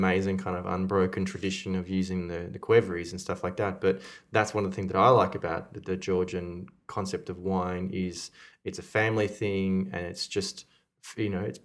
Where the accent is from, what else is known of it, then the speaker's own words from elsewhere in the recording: Melbourne, Victoria, Australia; Growing up in Melbourne